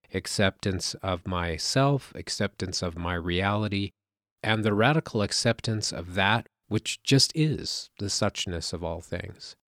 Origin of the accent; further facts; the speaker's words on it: Sedona, Arizona, United States; it would be my pleasure to show you around my hometown and introduce you to this spectacular and mysterious Sedona.